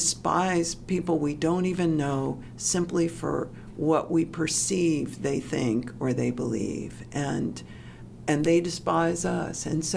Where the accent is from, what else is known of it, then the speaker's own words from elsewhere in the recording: Tennessee, United States; And I grew up in East Tennessee. We had a cabin for 65 years in the Smokies, so I know people up there.